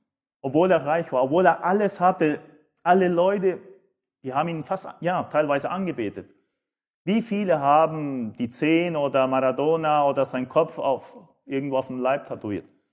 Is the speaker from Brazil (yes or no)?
yes; Brazil; moved away; also born or lived in Uruguay / Argentina; ich bin in Brasilien aufgewachsen und in Brasilien alles ist Fußball. Ich bin Brasilien-Fan. Und dann bin ich nach Uruguay gekommen, da ist auch alles Fußball. Und dann nach Argentinien, auch wieder alles Fußball.